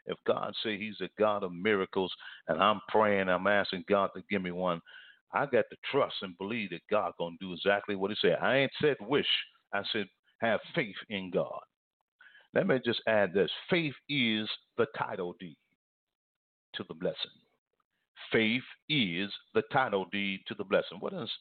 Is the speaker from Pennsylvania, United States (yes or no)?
yes; Philadelphia, Pennsylvania, United States; I never forget, in the city of Philadelphia, Pennsylvania, I was living there. That's my hometown.